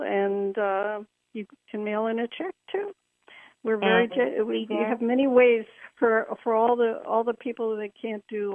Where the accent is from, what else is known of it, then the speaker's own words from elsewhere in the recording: New York, United States; now in Los Angeles, United States; I am originally from New York, moved to Los Angeles a bit ago